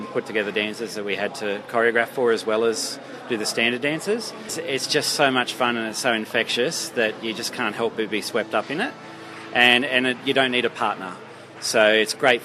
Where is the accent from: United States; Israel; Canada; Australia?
Australia; Nowra, New South Wales; and I'm from Nowra.